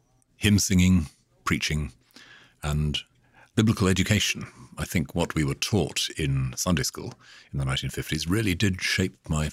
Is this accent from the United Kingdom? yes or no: yes; Wales, United Kingdom; Growing up in Wales meant, in those days, in the 50s, growing up in a very distinctive nonconformist Protestant environment.